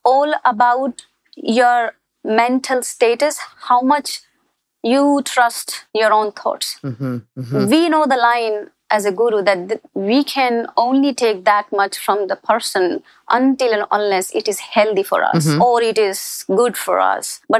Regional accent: India; I'm from India.

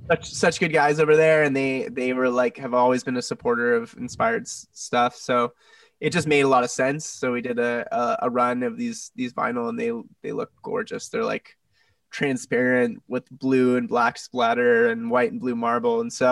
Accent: San Diego, California, United States; Born and raised in San Diego and in North County, which is, you know, a lot different than the city.

